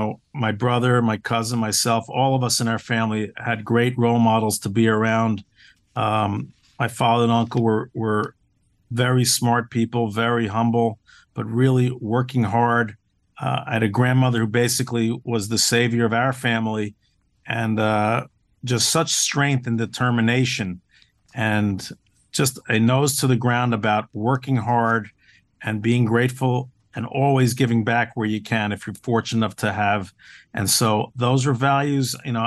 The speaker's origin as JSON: {"language": "English", "region": "New Jersey", "country": "United States", "tie": "born or raised there", "said": "realize where they grew up was not too different from where I grew up in New Jersey."}